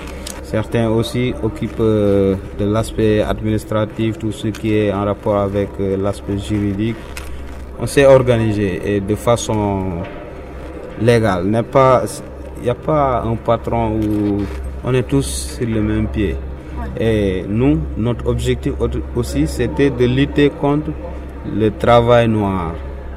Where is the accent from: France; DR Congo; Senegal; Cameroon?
Senegal; now in Italy; je suis sénégalais et je vis actuellement en Italie.